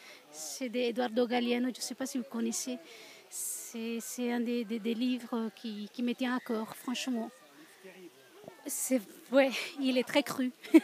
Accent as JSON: {"language": "French", "region": "Geneva", "country": "Switzerland", "said": "en tant que Genevois"}